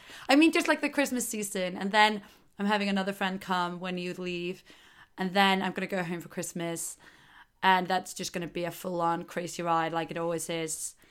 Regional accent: Iceland; now in London, United Kingdom; See, I come from Iceland, so I have such a, like, a different experience.

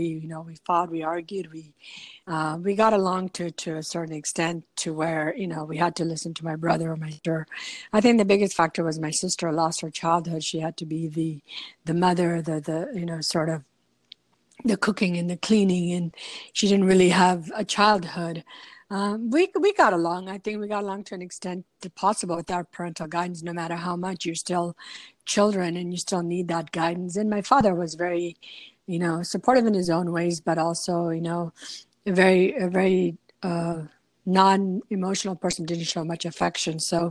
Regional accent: Concord, California, United States; also born or lived in Paktia, Afghanistan; So I came to California, grew up in Concord, California, you know, went to school locally. From the age 6 till about age 14, I grew up with my 4 siblings and myself and with my father

